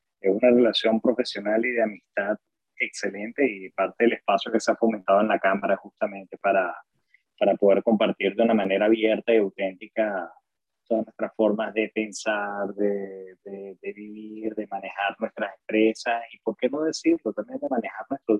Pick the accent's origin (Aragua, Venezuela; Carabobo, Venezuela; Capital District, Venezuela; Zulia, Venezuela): Capital District, Venezuela; Caracas; born there; yo nací aquí en Caracas